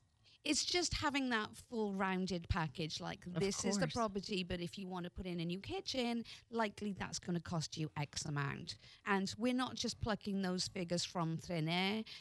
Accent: United Kingdom; which is a juxtapose because I'm British

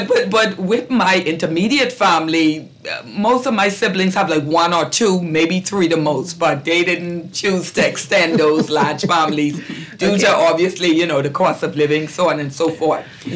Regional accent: Eleuthera, Bahamas; also born or lived in Nassau; I personally, we were born in Nassau, most of my siblings, but we grew up on Eleuthera, of course.

